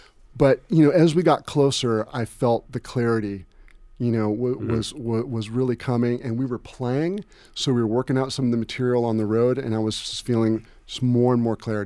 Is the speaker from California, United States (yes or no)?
yes; California, United States; we had bees at the farm that I grew up in California